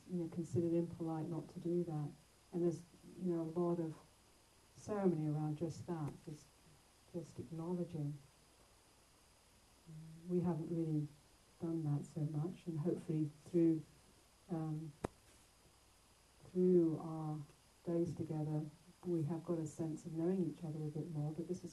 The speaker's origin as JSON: {"language": "English", "region": "London", "country": "United Kingdom", "tie": "born there", "said": "my background is, I was born in London, and from an Irish Catholic family, and English Protestant mother, lots of complexity."}